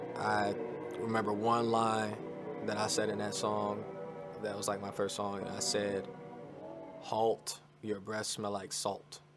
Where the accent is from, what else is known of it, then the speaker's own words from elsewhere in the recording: Phoenix, Arizona, United States; I grew up, I was born in Phoenix, Arizona.